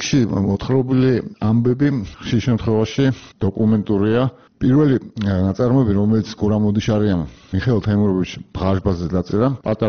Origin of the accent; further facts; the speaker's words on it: Sukhumi, Abkhazia, Georgia; მიუხედავად იმისა, რომ თავად სოხუმელი გახლავართ, მე არ მახსოვს.